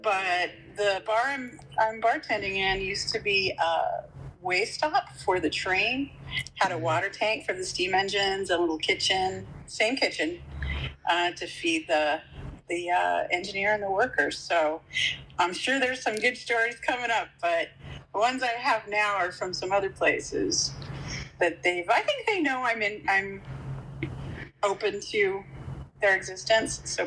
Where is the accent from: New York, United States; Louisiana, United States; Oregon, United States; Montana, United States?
Oregon, United States; Portland; also born or lived in La Jolla; I grew up here. I was born in California, La Jolla. Grew up here in Oregon, Southwest Portland area mostly.